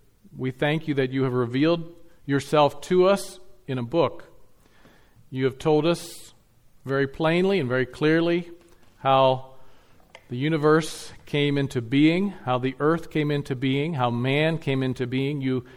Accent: Lititz, Pennsylvania, United States; also born or lived in Ephrata, Pennsylvania; Well, I was born in Ephrata, Pennsylvania, almost 53 years ago, 1967, August 6th, I was born. And I grew up in Lititz, Pennsylvania, beautiful little town. And I'm actually kind of proud to say I'm from Lititz.

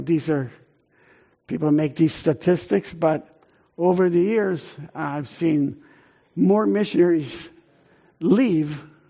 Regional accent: Italy; So I had an Italian mom, and I grew up in Italy

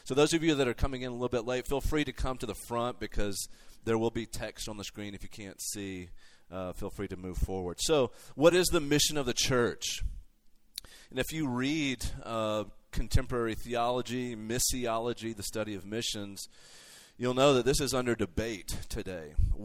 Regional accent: Alabama, United States; I'm from Alabama, but I don't spit that much when I speak, hopefully.

